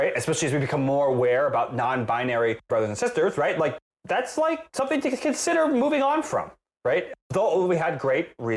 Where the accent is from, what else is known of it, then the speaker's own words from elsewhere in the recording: New York, United States; But I as a New Yorker, it's definitely different, right?